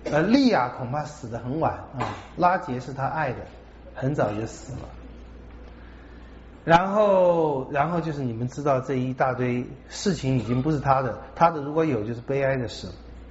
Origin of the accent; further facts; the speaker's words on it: China; 这大家也看得出来，我们中国人那个关系啊，夫妻总是淡化的，把亲子之间看得强化一点。